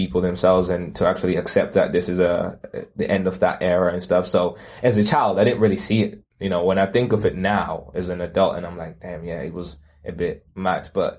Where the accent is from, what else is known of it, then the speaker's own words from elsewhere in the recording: Zimbabwe; where I grew up in Zimbabwe, where I wasn't surrounded by that at all. It was mainly just my own people.